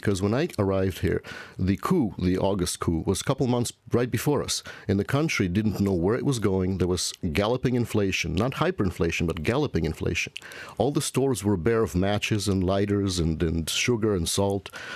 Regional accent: Ukraine; now in St. Louis, United States; When we immigrated from Ukraine to America, to St. Louis, Missouri, my parents promised to their best friends that they would write every 2 weeks for the entire duration of our immigration

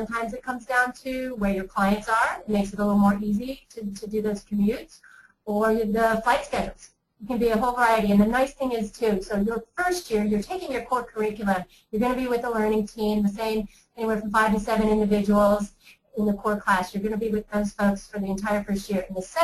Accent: Omaha, Nebraska, United States; I'm from Omaha, the big bad city. But we definitely have the Midwestern folks, the Central Time Zone, and some Rocky folks, Rocky Mountain Time folks.

